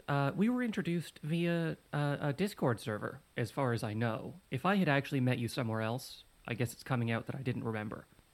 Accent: Canada; I am a Canadian.

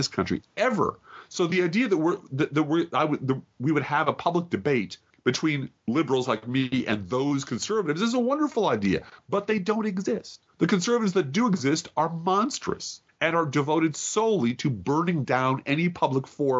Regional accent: Chicago, Illinois, United States; I'm from Chicago, man. We pioneered nepotism.

